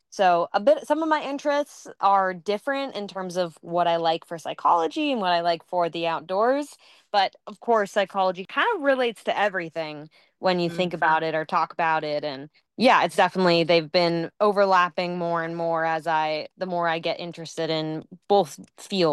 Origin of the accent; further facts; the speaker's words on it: the Carolinas, United States; born there; So that's where I grew up most of my life, but I was born down in the Carolinas.